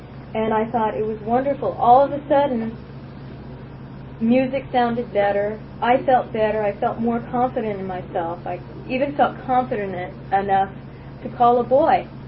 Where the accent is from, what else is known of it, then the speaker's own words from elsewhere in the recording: Lynwood, California, United States; born there; I was born in Linwood, California, and I'm the second child, and I have two brothers and a sister.